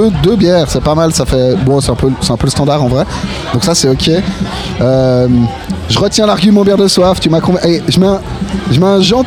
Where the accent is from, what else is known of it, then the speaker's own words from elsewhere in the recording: Geneva, Switzerland; je suis pas suisse, je suis genevois.